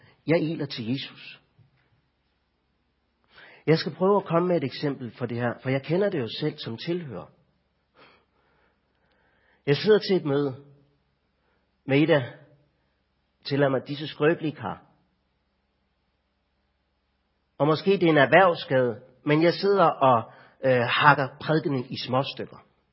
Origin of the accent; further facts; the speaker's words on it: North Denmark Region, Denmark; Nu er jeg fra Nordjylland, og jeg flyttet til Vestjylland.